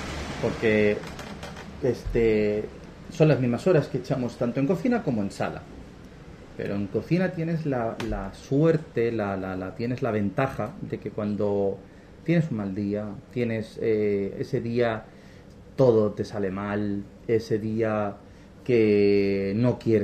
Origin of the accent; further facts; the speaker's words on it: Sabadell, Catalonia, Spain; bajaron, yo soy de Sabadell, bajaron de Sabadell a ver